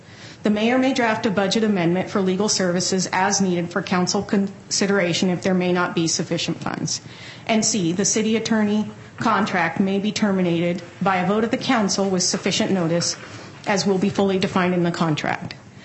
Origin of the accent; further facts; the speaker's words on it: Black Diamond, Washington, United States; now in Bellevue, United States; I live in Bellevue, and I grew up in Black Diamond.